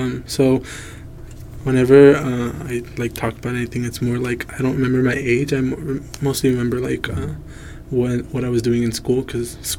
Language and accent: English; Compton, California, United States; also born or lived in Long Beach / Hesperia / Victorville / Altadena; I was born in Long Beach. Before foster care, I was living in Compton, like in the project.